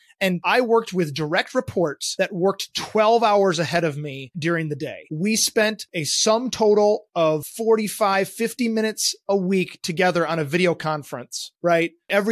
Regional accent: Grand Rapids, Michigan, United States; I grew up in Grand Rapids, Michigan, and was fortunate enough to grow up sailing with my grandparents

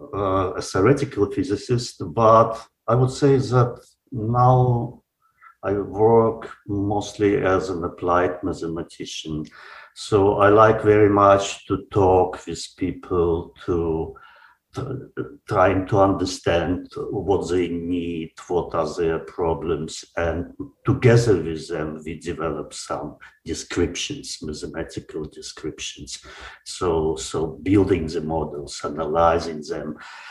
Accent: Moscow, Russia; now in Germany; I come from Moscow. So we have moved from Moscow to Germany 30 years ago. But before that, I was in Moscow.

